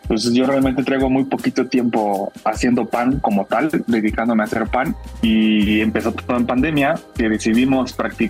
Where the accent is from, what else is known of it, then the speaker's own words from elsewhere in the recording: Tixla, Guerrero, Mexico; moved away as an adult; now in Cuernavaca, Mexico; Soy de Guerrero, de un lugar que se llama Tixla, y llegué a Cuernavaca a estudiar realmente la carrera a la universidad y ya no me fui, ya me quedé acá. Ya voy para 18 años, yo creo, aquí.